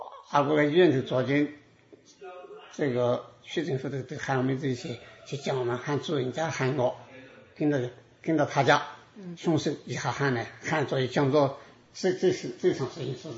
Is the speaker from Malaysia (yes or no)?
no; Hsinchu, Taiwan; 不像我们新竹人像，互相都是热情哈。